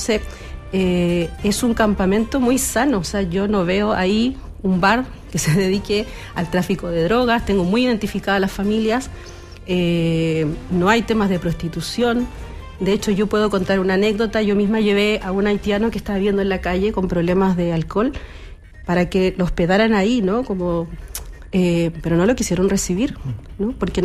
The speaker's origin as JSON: {"language": "Spanish", "town": "Iquique", "region": "Tarapacá", "country": "Chile", "moved": "as an adult", "said": "Yo soy iquiqueña, estoy aquí del 2022. Claro, cuando uno es de otra ciudad, va a los lugares más riesgosos"}